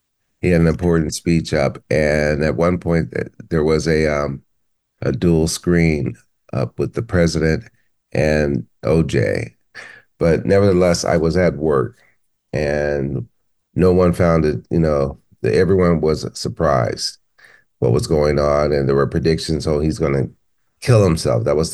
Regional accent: San Diego, California, United States; I grew up in San Diego. We followed USC sports mainly because of him.

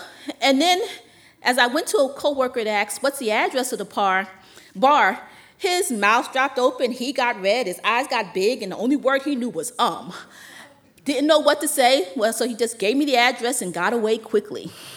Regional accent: Philadelphia, Pennsylvania, United States; I'm from Philly. I can handle rough.

